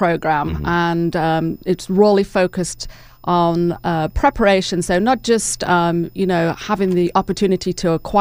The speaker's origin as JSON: {"language": "English", "region": "England", "country": "United Kingdom", "moved": "yes", "lives_now": "Dalton, United States", "said": "Yes, I'm originally from England, so... Been here a number of years, but still have the accent."}